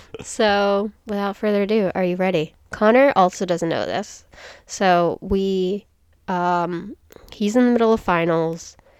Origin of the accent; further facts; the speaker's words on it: Dunstable, East of England, United Kingdom; I grew up in Dunstable, which is a really quiet town. It's a population of about 3,000, like, over or under. It kind of fluctuates, I think. You can walk basically anywhere you want.